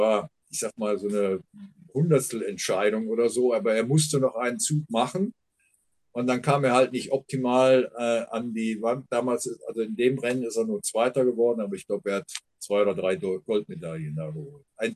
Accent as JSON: {"language": "German", "region": "Hamburg", "country": "Germany", "tie": "born there", "said": "Am Anfang stand bei mir auch noch drin, dass ich in Aachen geboren worden wurde, aber ich komme ja an für sich gebürtig aus Hamburg."}